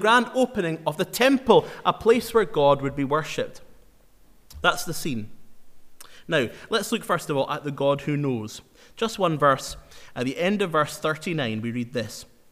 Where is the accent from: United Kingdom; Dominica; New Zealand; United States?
United Kingdom; Inverness, Scotland; I'm from Inverness, and that's my hometown, and I grew up around boats and harbours and things like